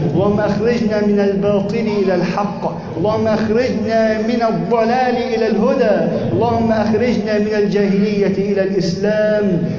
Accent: Egypt; اللهم يا ربنا اجعل بلدنا مصر أمنا أمانا سخاء رخاء

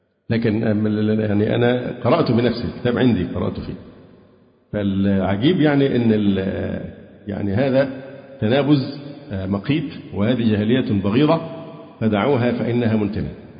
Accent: Alexandria, Alexandria Governorate, Egypt; أنا اسكندراني وفي الدعوة السلفية من حوالي 35 سنة،

